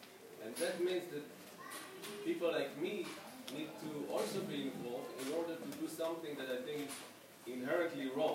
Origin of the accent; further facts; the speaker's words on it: Israel; I'm an Israeli, I was born in Israel, and I was very much an activist when I was in Israel